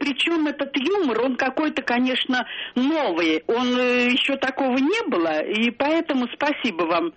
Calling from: Lipetsk, Lipetsk Oblast, Russia

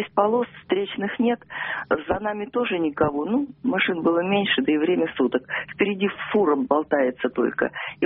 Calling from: Moscow Oblast, Russia; из Подмосковья.

